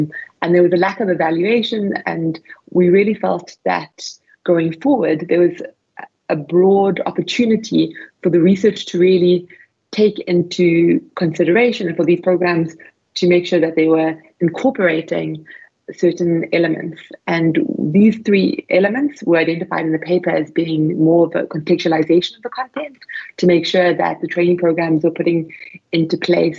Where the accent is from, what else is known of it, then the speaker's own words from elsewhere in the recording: South Africa; Yes, I'm from South Africa. And growing up in an economy like ours, we really see the importance of employment.